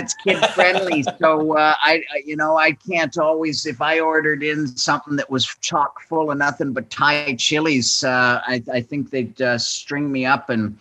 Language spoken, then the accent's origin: English; Peterborough, Ontario, Canada; also born or lived in Toronto; now in Bangkok, Thailand; Yeah, I'm from Canada, a small town called Peterborough. I consider Toronto my hometown if I was picking a hometown. I'm in Bangkok here right now.